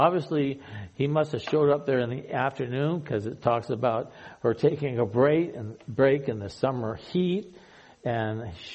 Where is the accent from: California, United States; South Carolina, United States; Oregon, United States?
Oregon, United States; as a kid, I grew up in Oregon. And so that's a big deal there in Oregon.